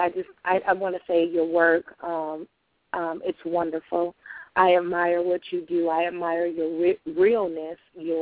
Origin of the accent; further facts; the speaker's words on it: Detroit, Michigan, United States; I really enjoyed you when you were here Saturday in Detroit. I'm from Detroit.